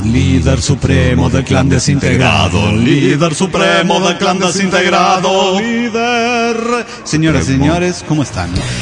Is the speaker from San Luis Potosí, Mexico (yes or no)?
yes; San Luis Potosí, Mexico; Soy el malportado de San Luis Potosí.